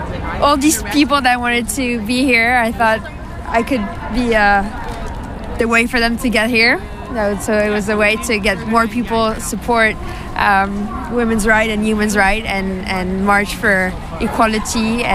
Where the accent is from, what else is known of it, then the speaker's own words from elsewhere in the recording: France; English is a second language; I'm from France.